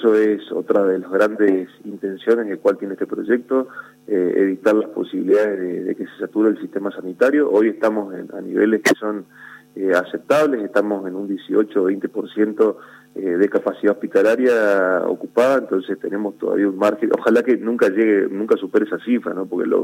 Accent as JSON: {"language": "Spanish", "country": "Argentina", "said": "nosotros somos Argentina"}